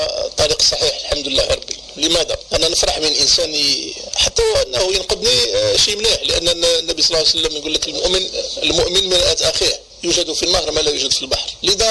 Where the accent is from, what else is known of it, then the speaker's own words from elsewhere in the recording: Oran, Oran Province, Algeria; احنا ولاد وهران ونعرف المشاكل اللي يعيشها مواطن وهران،